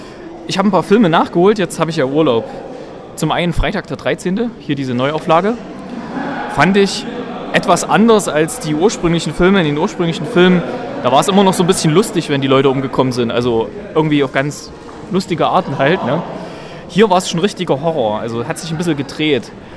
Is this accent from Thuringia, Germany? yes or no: yes; Gera, Thuringia, Germany; also aus meiner alten Heimatstadt Gera kenne ich das.